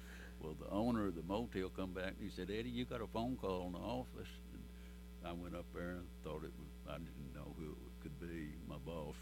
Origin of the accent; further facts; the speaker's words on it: Chickasha, Oklahoma, United States; I was born and raised in Chickasha.